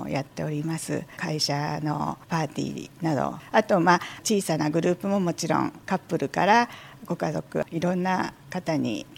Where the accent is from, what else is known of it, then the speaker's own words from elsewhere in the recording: Fujisawa, Kanagawa, Japan; 私が藤沢なので、それでこちらでお店を出すことになりまして、今年で5年になります。